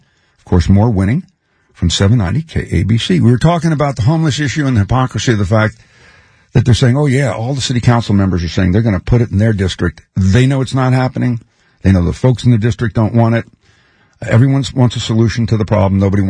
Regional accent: Philadelphia, Pennsylvania, United States; I'm from Philly, Northeast Philadelphia.

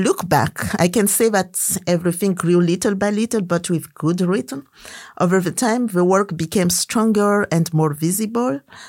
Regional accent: Madagascar; I come from Madagascar.

